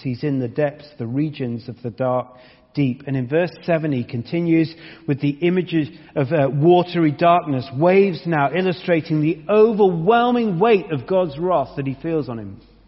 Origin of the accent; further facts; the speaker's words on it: United Kingdom; because we're quite British and we like outlines